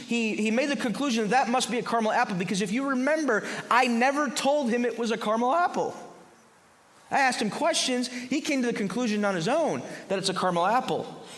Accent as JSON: {"language": "English", "region": "Wisconsin", "country": "United States", "said": "I'm from Wisconsin, but I'm Italian, and I hate the cold."}